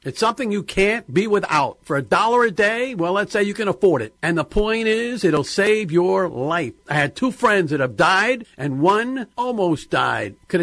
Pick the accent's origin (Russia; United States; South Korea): United States; Philadelphia, Pennsylvania; I went to Germantown High School. Brought up in Northeast Philadelphia.